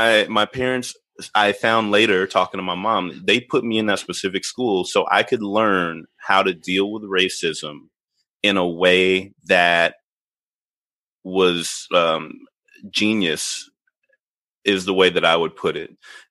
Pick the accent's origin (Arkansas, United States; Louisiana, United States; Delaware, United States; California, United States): Arkansas, United States; Little Rock; now in Nebraska, United States; So I live in Nebraska now, but I grew up in Little Rock, Arkansas, and I was an only child of two parents who worked really hard.